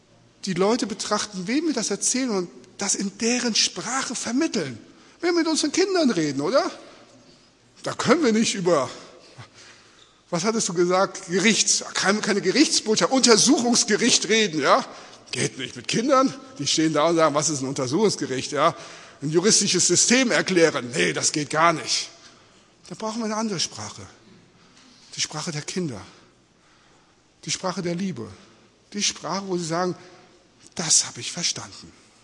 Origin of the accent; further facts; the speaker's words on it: Australia; born there; German is a second language; Mutter kommt aus Peru. Geboren bin ich in Australien.